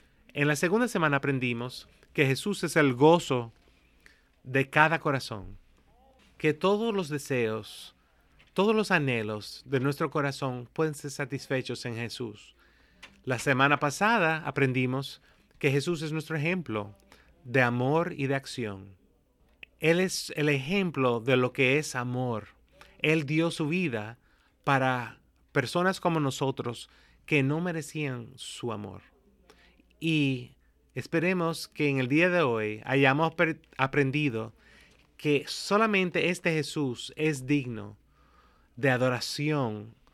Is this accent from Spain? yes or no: no; United States; Nosotros como americanos a veces no entendemos lo que es la monarquía